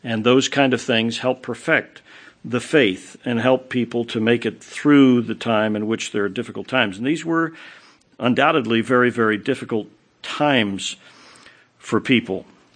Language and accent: English; Maryland, United States; And growing up in Western Maryland